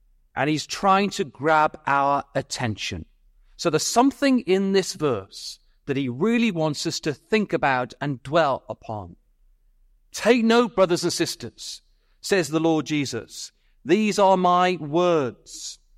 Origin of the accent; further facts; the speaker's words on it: England, United Kingdom; Because I'm English and I want to keep friends, you're all right.